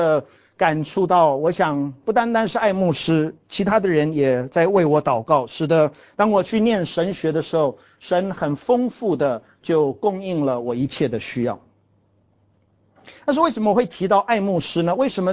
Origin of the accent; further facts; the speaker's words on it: Taiwan; accent: Taiwanese; Chinese is a second language; 当然我的不是河南腔，我的是台湾腔。